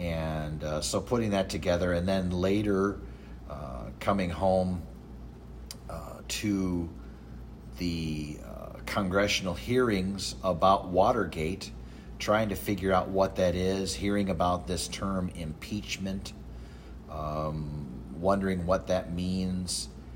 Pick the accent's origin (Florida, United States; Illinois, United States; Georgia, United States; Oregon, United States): Illinois, United States; Chicago; The Democratic National Convention is going on in my hometown of Chicago, blocks away from where I was growing up